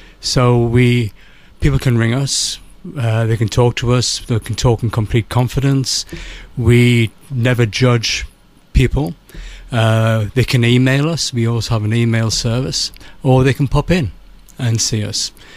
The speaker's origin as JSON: {"language": "English", "region": "North East England", "country": "United Kingdom", "said": "I'm originally from Tyneside."}